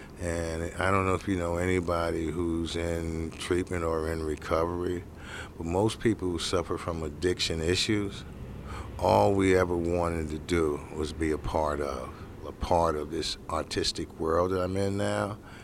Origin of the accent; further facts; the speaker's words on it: New York, United States; No, I grew up in New York, more or less always wanted to be a lawyer